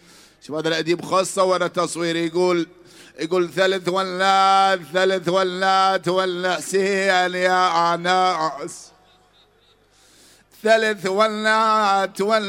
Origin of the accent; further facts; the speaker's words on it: Iraq; ألبسهم ثوب الشفاء وثوب العافية بلادنا العراق